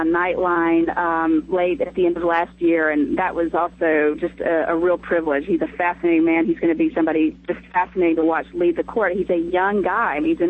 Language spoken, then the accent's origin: English; Alabama, United States; I grew up in Alabama. I'm a huge fan of the Tide.